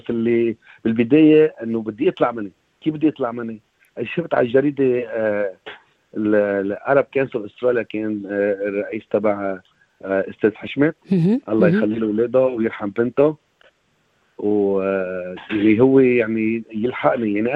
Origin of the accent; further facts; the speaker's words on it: Lebanon; moved away; جيت على من لبنان لهون ب 2002